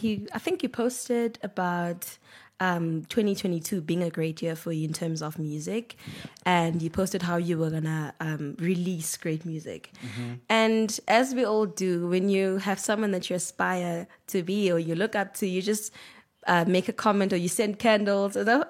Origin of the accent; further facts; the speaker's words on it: Port Elizabeth, Eastern Cape, South Africa; moved away as an adult; now in Johannesburg, South Africa; Mm-hmm. I am born and raised in Port Elizabeth, now known as Iqabega.